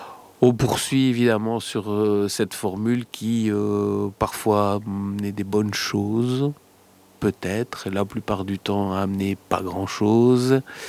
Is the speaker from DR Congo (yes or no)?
no; Belgium; On est belge, on sait tout à fait ce que ça signifie.